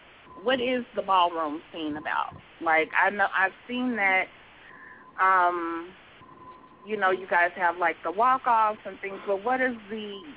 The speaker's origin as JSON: {"language": "English", "town": "St. Louis", "region": "Missouri", "country": "United States", "said": "I'm from St. Louis."}